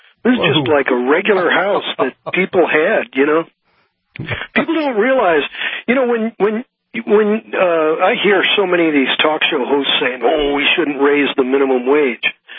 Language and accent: English; St. Louis, Missouri, United States; I was brought up in St. Louis where Protestants and Catholics were pitted against each other